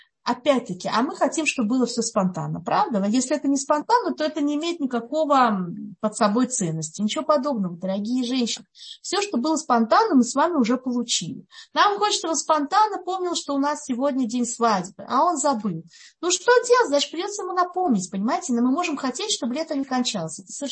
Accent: Russia; now in Beitar Illit, Israel; особенно мы, как бы выходцы из России, из СНГ

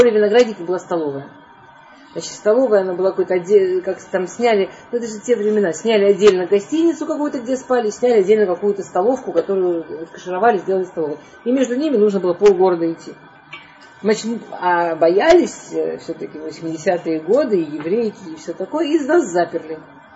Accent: Moscow, Russia; То есть мы там, ребята из Москвы, там приехали

